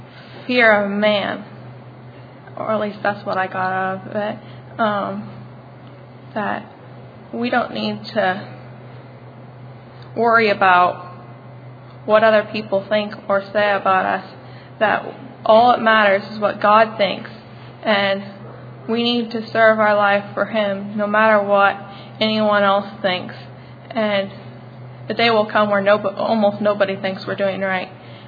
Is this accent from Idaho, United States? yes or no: yes; Idaho, United States; I'm from Idaho.